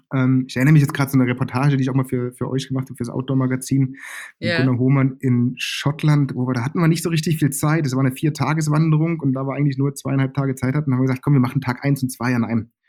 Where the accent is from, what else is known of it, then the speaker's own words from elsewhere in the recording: Berlin, Germany; Groß geworden bin ich im Westen von Berlin